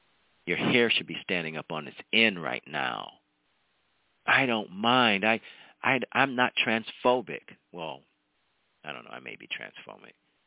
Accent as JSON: {"language": "English", "region": "Ohio", "country": "United States", "said": "It was Cat Williams, homeboy, Ohio, shout out. We come hard from Ohio, I'm just telling you."}